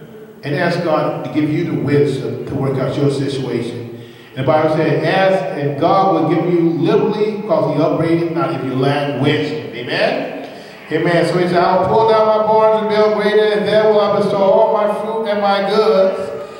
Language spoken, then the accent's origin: English; Atlanta, Georgia, United States; I grew up in Atlanta, in my neighborhood. Most of my family know my neighborhood.